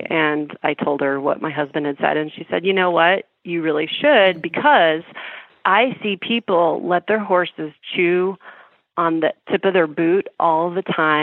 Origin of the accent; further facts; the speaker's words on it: Chicago, Illinois, United States; Like if you've ever lived where it snows and the ice, I'm from Chicago.